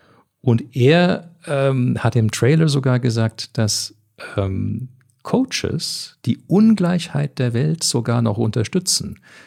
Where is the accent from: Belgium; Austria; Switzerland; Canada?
Canada; Ich komme ja aus Kanada und ich war schon sehr in diesem Fahrwasser, schon als ich an der Uni war.